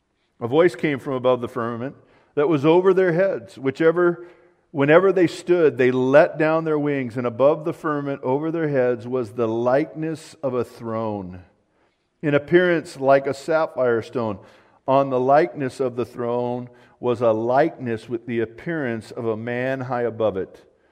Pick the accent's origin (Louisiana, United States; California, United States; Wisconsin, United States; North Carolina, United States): California, United States; I'm from Southern California.